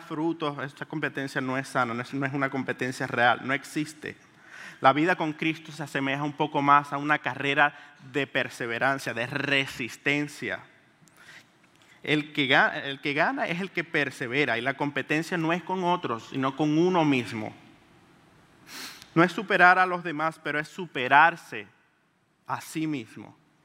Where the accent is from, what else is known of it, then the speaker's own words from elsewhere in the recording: Venezuela; De la ciudad de donde vengo, en Venezuela, hay árboles de mango por todos lados.